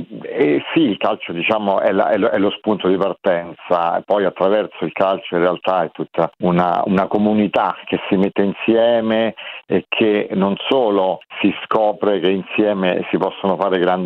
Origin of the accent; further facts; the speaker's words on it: Rome, Lazio, Italy; born there; nostra madre si è spostata a Roma, quindi noi siamo nati a Roma, ma Palmi l'abbiamo frequentata e la frequentiamo ancora tantissimo.